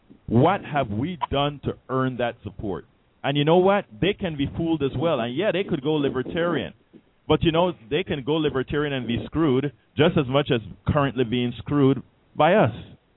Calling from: San Antonio, Texas, United States; Because here's the thing, John, and … from San Antonio.

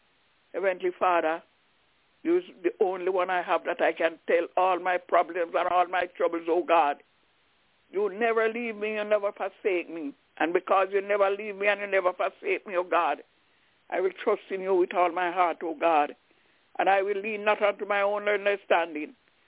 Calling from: Albany, New York, United States; I'm calling from Albany in New York.

